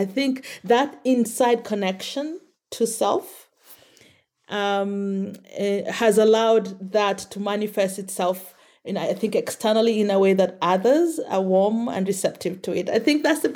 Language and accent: English; Kenya; I grew up in Kenya